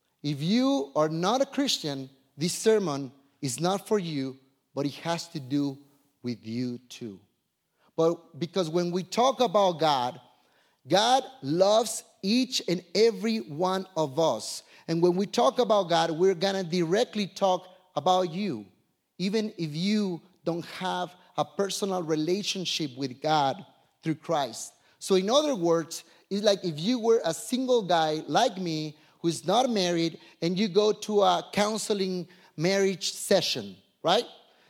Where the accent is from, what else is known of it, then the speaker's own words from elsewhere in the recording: Minatitlan, Veracruz, Mexico; I grew up in Mexico, in Minatitlan, Veracruz. How many of you have heard of Minatitlan?